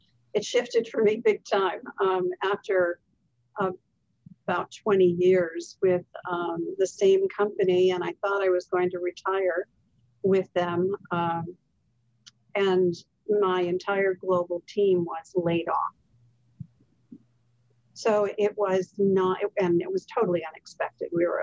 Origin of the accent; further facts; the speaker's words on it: New England, United States; I grew up in New England. I am the youngest of four children and the only girl.